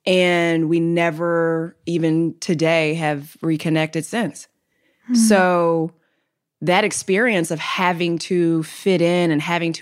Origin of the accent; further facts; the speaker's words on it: Chicago, Illinois, United States; also born or lived in DC, Maryland, and Virginia; yes, I was born in Chicago. Then I relocated to what we like to call the DMV, DC, Maryland, and Virginia, until I was 12.